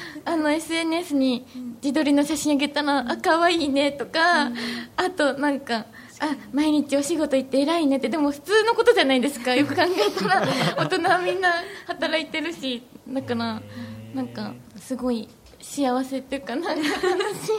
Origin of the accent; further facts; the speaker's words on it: Osaka, Japan; now in Tokyo, Japan; 大阪なんですよ、うん、でもうアイドルになるって言って出てきたんですけど、